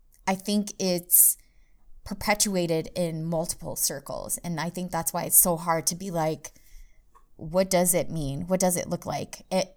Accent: United States; being born and raised in America, it's confusing because we live in both cultures.

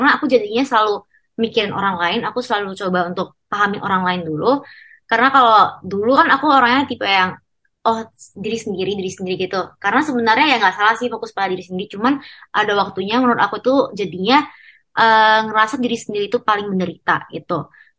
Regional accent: Batam, Riau Islands, Indonesia; moved away as an adult; now in Jakarta, Indonesia; aku aslinya itu orang Batam, tapi karena kuliah jadi aku pindah ke Jakarta gitu.

